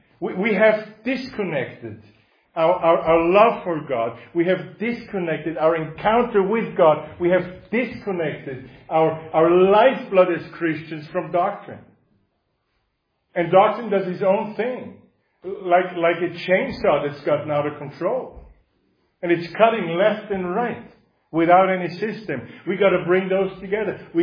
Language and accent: English; Linz, Upper Austria, Austria; So I was walking in my hometown of Linz many years ago in Austria.